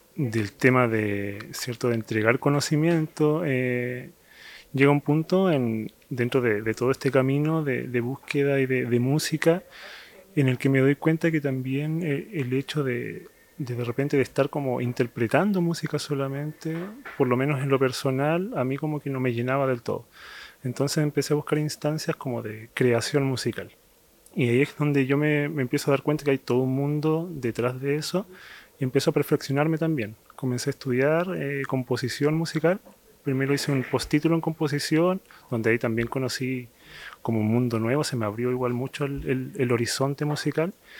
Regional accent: Maullín, Los Lagos, Chile; yo soy de Maullín, nací en Maullín.

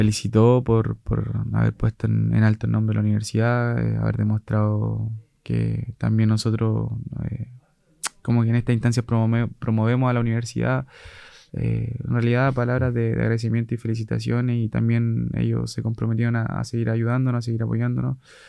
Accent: Lebu, Biobío, Chile; now in Osorno, Chile; yo soy de Leu, octava región allá del Biobío, ¿cierto? Capital de la provincia de Arauco, la ciudad del viento, como algunos la pueden conocer. De allá soy de allá, llegué acá a Osorno, bueno, me formé en Concepción

